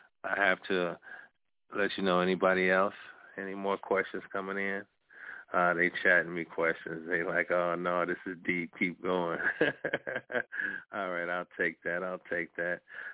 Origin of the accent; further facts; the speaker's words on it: Detroit, Michigan, United States; I got people from California, I see Florida, I see Las Vegas, my hometown of Detroit.